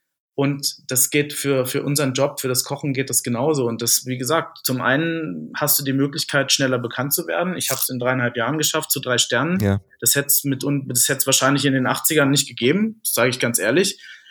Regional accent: Lower Saxony, Germany; weil ich selber Niedersachse bin. Ich komme ja gebürtig aus der Nähe von Wolfsburg

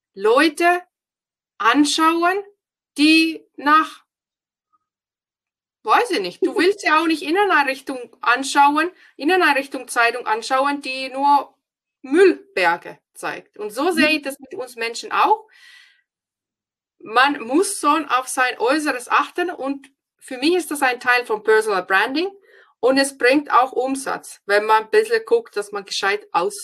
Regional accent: Finland; German is a second language; Ich bin ja aus Finnland

